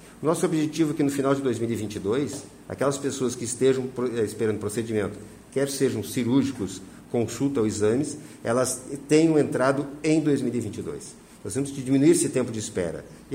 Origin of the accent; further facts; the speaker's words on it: Santa Catarina, Brazil; Mas eu como secretário, gestor e também como catarinense eleitor